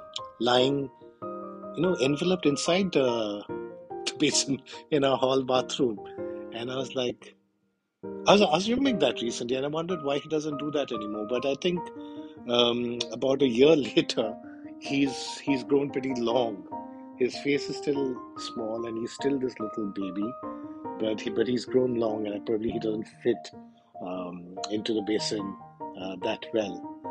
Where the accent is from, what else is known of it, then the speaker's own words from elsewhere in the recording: India; But come on, we are Indian parents. How can we not overfeed our babies?